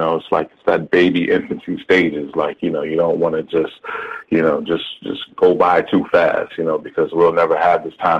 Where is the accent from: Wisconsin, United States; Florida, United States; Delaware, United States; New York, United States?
New York, United States; I'm from New York, you know, I love NY till